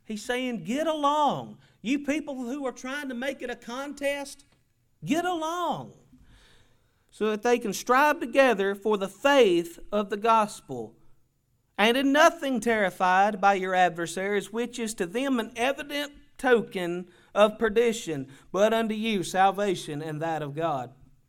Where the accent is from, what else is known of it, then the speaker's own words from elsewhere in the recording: United States; And I'm proud to say I'm an American.